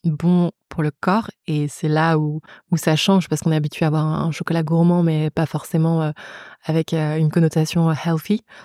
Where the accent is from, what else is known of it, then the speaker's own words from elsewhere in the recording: Paris, Île-de-France, France; also born or lived in Compiègne; j'ai 28 ans. J'ai grandi entre Paris et la forêt de Compiègne.